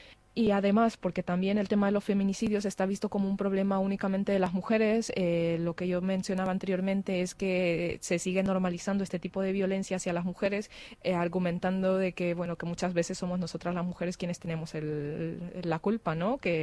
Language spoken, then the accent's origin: Spanish; El Salvador; now in Madrid, Spain; soy salvadoreña y puedo hablar un poquito de mi trabajo y de lo que yo estaba haciendo en El Salvador